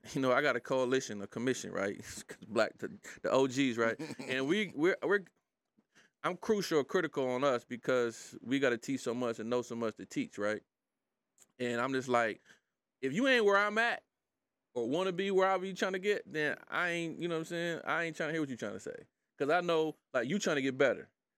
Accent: Detroit, Michigan, United States; because I'm from Detroit. I know what it is to move around in the city.

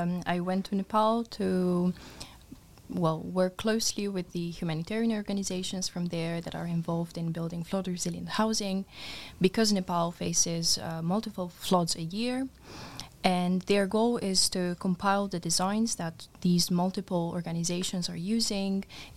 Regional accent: Romania; moved away as an adult; I was born and raised in Romania, and I lived there till 2019, where I moved here to study initially civil engineering.

